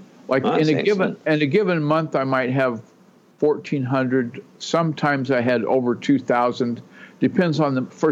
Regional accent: Texas, United States; born there; now in Olympic Peninsula, United States; Oh, no, I'm not. I was born in Texas.

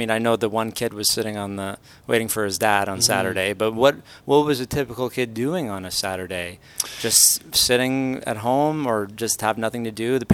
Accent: Canada; Z. I'm Canadian. Yeah. So I say Z, right?

